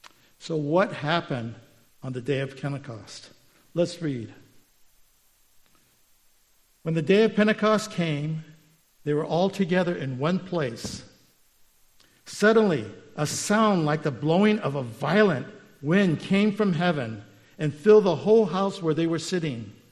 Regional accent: Okinawa, Japan; I grew up in Okinawa, and Okinawa has typhoons.

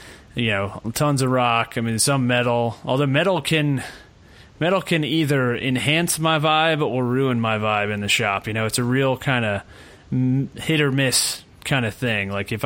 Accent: Atlanta, Georgia, United States; I mean, I grew up in Atlanta, so that was kind of surrounded by a lot of that.

